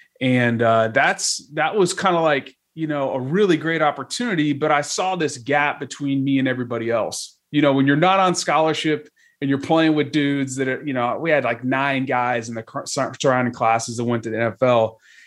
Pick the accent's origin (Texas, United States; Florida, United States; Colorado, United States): Texas, United States; Dallas; Yeah, I'm from Dallas, Texas, originally. Homegrown there.